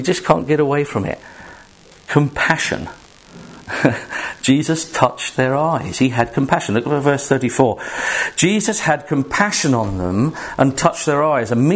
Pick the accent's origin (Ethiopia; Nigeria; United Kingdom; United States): United Kingdom; Because we're British and a little bit of sun, oh my goodness.